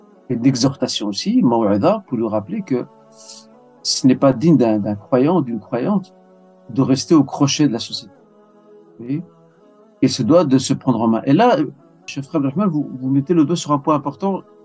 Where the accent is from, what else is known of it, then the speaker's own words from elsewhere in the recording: Brussels, Brussels-Capital Region, Belgium; also born or lived in Medina, Saudi Arabia; moi, je réside à Bruxelles. Je suis né à Bruxelles. J'ai un parcours, classique en Belgique, à savoir celui d'études primaires, secondaire, en tout cas une bonne partie des secondaires.